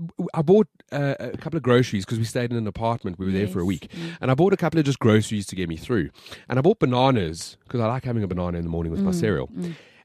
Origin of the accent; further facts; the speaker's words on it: South Africa; it's a huge reminder of where we're from. And South Africa, yes, I'm proudly South African.